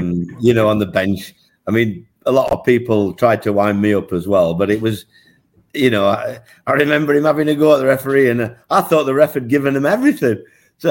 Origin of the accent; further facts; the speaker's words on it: Yorkshire and the Humber, United Kingdom; accent: Yorkshire; They take the mickey out of my Yorkshire accent, but I get my own back.